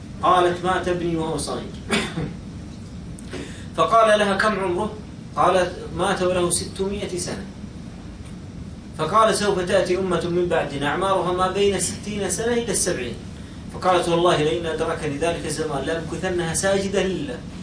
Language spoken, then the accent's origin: Arabic; Hejaz, Saudi Arabia; لكنه معروف عندنا في الحجاز بالتجربة